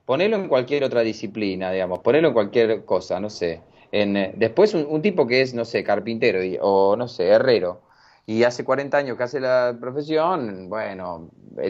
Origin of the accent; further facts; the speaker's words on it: 9 de Julio, Buenos Aires Province, Argentina; moved away as an adult; bonaerense, de 9 de julio, provincia de Buenos